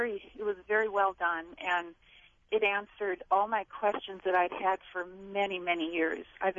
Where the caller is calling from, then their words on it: Sioux Falls, South Dakota, United States; Hello, this is I'm from Sioux Falls, and I just have a question for the gals about intimacy anorexia.